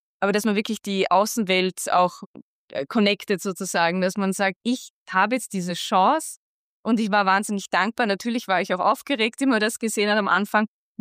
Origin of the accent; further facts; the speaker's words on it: Vienna, Austria; moved away as an adult; now in Linz, Austria; Ich bin Wienerin, genau. Also ich bin erst seit meinem 18. Lebensjahr hier nach Linz gekommen.